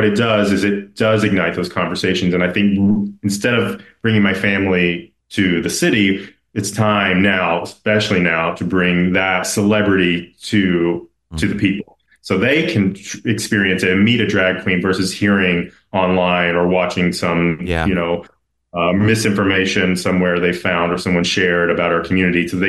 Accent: Tennessee, United States; moved away; also born or lived in Chicago; And I think I'm from Tennessee, and I grew up there, and I left to live my authentic life because I just couldn't feel that I could do that on the ground there.

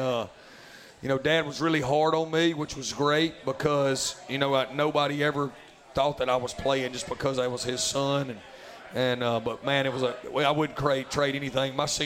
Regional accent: Amory, Mississippi, United States; I love Amory. I'm glad I'm from Amory. You couldn't pay me $1 million to move back home.

